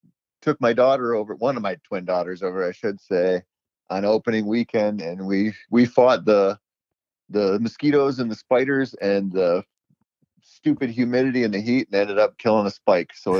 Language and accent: English; Minnesota, United States; in my home state of Minnesota or over in Wisconsin